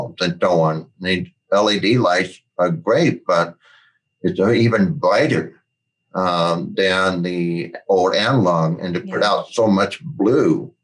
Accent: Colorado, United States; born there; also born or lived in Oregon; now in Portland, United States; No, actually, I was born in Colorado.

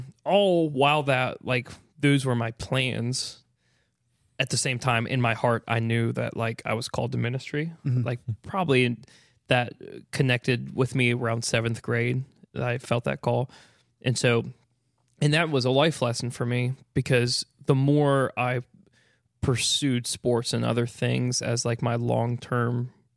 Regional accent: West Virginia, United States; So I grew up all 18 years of my life in West Virginia, just outside of Winchester, Virginia. So eastern panhandle of West Virginia, about an hour and a half from Morgantown

